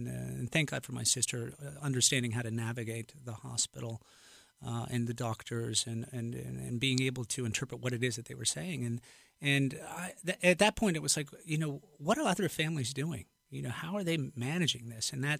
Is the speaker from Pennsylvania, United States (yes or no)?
no; Maine, United States; I love being in Maine. I'm from Maine. I always feel at home here.